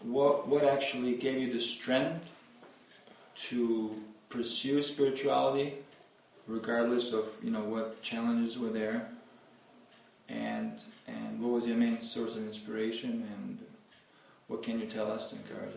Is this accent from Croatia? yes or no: yes; Croatia; I'm from Croatia also, it's a Catholic nation.